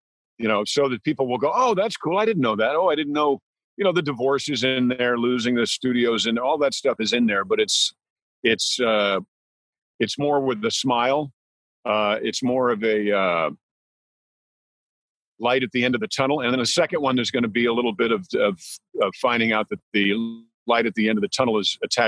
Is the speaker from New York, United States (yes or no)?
yes; New York, United States; You had to take track in New York. I'm from New York, New York State.